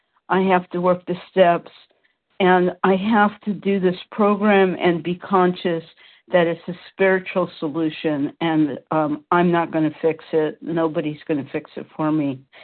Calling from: Petaluma, California, United States; from Petaluma, California

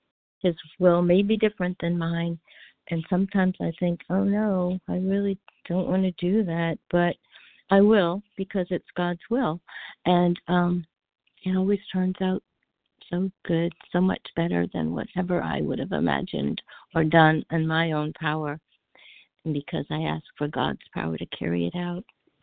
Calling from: Florida, United States

